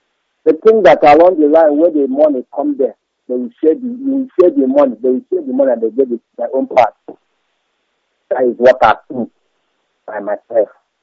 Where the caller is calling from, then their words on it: Nigeria; I'm calling from the North Star from my own state, from the local government in Biafra land.